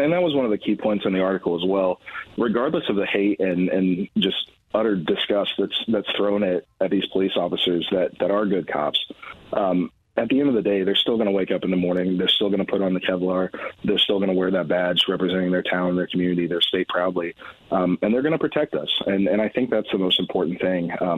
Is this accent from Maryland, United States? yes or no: no; Indianapolis, Indiana, United States; I'm not naive enough to compare my hometown here in Indy and Memphis as the same place